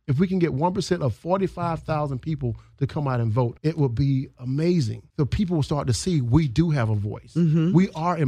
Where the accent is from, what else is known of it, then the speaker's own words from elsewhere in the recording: Atlanta, Georgia, United States; now in Orlando, United States; I'm from Atlanta, Georgia.